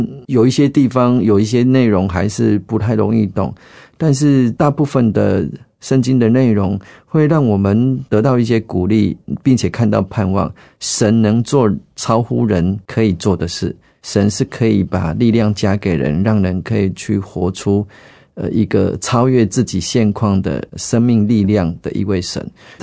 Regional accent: Changhua County, Taiwan; 我是彰化人，我们彰化地区每年都会有办那种圣经考试

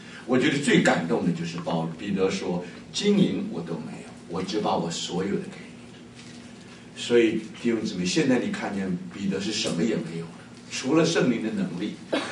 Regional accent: China; 因为我们中国人对于圣殿的印象并不深刻。

